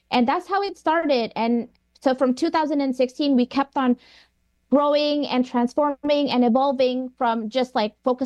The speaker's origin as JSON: {"language": "English", "country": "Indonesia", "tie": "born or raised there"}